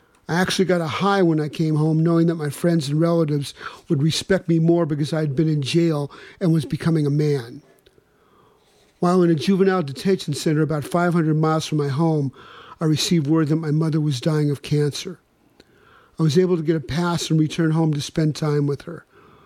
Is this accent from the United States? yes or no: no; Canada; What about me? I'm a red-headed Indian." I grew up on a reservation in Canada. As a young fellow, I was a proud Mi'kmaq Indian.